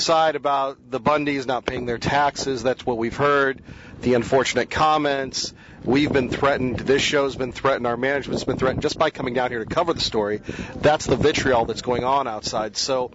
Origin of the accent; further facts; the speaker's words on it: Idaho, United States; Well, we're from Idaho.